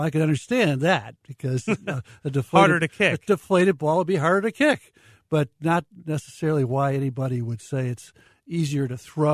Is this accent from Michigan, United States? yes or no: yes; Detroit, Michigan, United States; born there; also born or lived in Chicago, United States / New York, United States / St. Louis, United States; So I was born in Detroit, lived there 8 years, Chicago 2.5 years, New York 4 years, you know, then St. Louis, Missouri